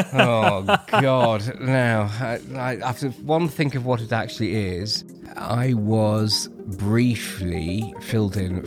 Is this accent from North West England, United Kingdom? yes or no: yes; Manchester, North West England, United Kingdom; I was brought up in St Agnes's Longsight and I sang for the cathedral choir. Manchester Cathedral.